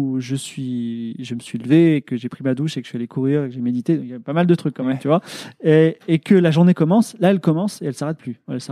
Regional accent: France; je suis ingénieur, je suis blanc, je suis français.

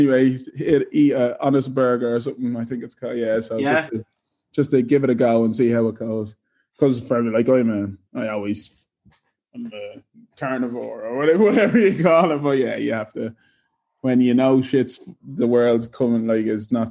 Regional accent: Ireland; moved away; I came from Ireland, not knowing anyone here.

